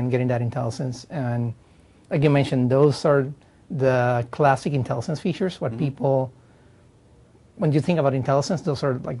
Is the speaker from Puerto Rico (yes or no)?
yes; Puerto Rico; I'm Puerto Rico.